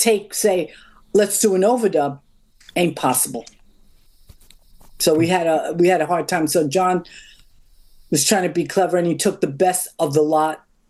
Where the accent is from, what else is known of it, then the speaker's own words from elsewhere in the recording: New York, United States; I'm such a New Yorker.